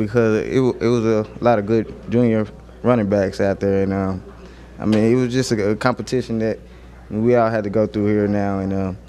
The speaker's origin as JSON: {"language": "English", "region": "Oklahoma", "country": "United States", "tie": "born or raised there", "said": "You know, growing up in Oklahoma, you become a Sooner fan."}